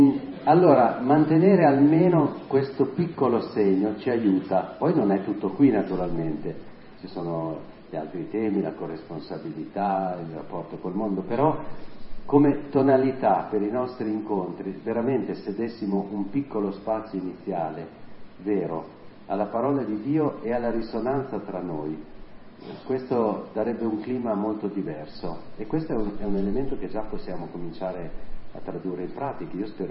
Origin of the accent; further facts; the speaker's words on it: Emilia-Romagna, Italy; io sono romagnolo, in Romagna siamo un po', no? Infiammabili